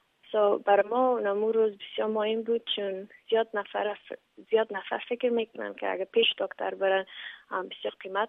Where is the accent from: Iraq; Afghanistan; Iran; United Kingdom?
Afghanistan; now in United States; کوشش میکنم که بفهمن که ما خودم افغان هستیم